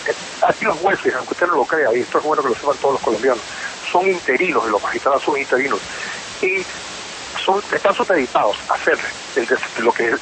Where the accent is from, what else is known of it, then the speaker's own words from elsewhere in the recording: Panama; Yo soy el único panameño que no ha sido notificado ni imputado.